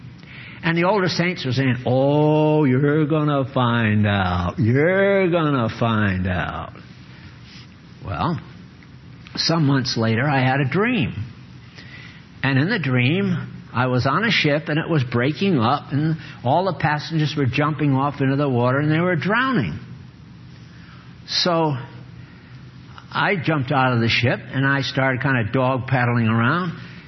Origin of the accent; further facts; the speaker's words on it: East Coast, United States; I was raised in the East Coast.